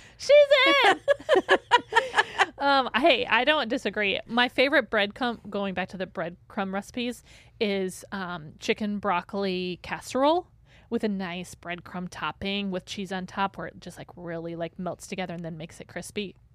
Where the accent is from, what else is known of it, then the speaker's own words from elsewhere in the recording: St. Joseph, Michigan, United States; Baguette de France was a restaurant in St. Joe, my hometown that I grew up in.